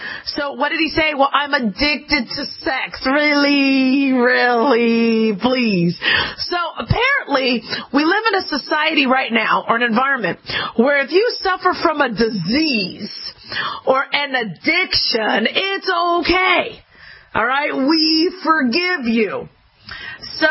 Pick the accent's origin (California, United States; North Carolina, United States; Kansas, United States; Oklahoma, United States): California, United States; Los Angeles; born there; but I'm from California. I was born in L.A., so we need to show California still some love, okay?